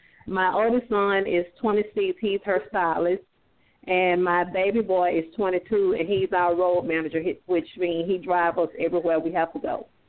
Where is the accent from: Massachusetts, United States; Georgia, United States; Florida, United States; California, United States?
Georgia, United States; This is my daughter. I'm her mom. I'm mom manager. We're from Georgia.